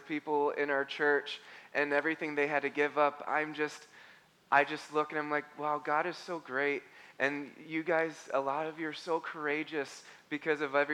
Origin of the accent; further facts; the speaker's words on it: United States; You know, I never take that for granted as an American.